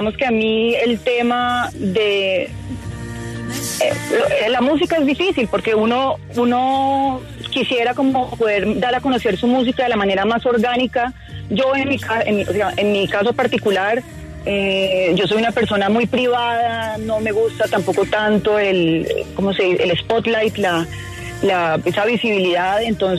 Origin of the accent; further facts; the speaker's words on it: Cali, Valle del Cauca, Colombia; Yo soy caleña, me fascina la salsa